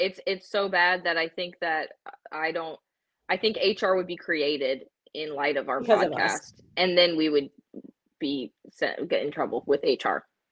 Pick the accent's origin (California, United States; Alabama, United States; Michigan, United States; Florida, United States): Florida, United States; Tallahassee; The capital of Florida, and the capital of party at FSU.